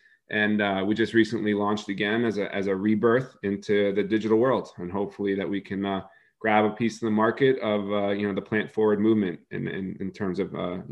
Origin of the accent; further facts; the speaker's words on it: Pennsylvania, United States; So I grew up in Pennsylvania, you know, meat and potatoes area